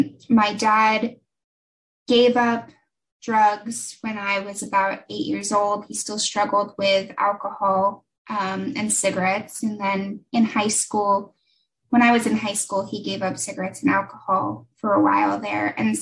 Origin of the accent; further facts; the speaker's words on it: Arizona, United States; I'm from Arizona.